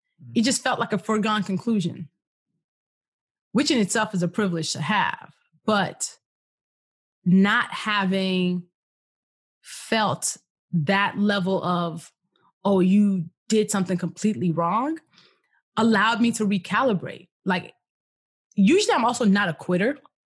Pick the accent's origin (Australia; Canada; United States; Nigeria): Nigeria; And born and raised in Nigeria.